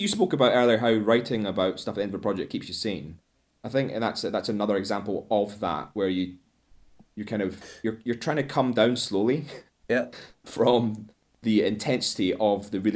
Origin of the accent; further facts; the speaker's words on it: Scotland, United Kingdom; I'm Scottish and shouty as it stands